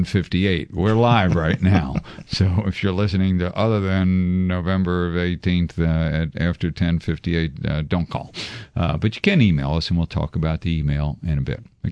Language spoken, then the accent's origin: English; Maryland, United States; born there; also born or lived in District of Columbia; I'm not Southern. I was born in Maryland, though, or D.C.